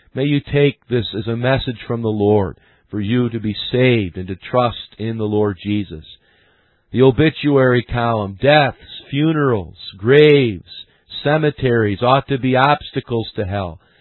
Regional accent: Syracuse, New York, United States; When I grew up in Syracuse

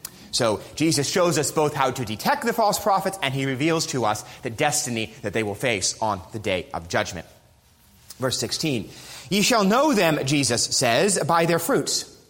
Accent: New York City, New York, United States; And even though I grew up as a city boy, again, most of you know I grew up in New York City

